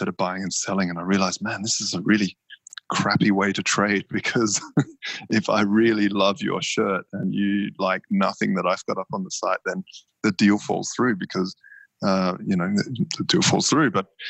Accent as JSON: {"language": "English", "town": "Adelaide", "region": "South Australia", "country": "Australia", "also_born_or_lived": "Sydney", "lives_now": "Berlin, Germany", "said": "From Adelaide and spent a long time in Sydney as well."}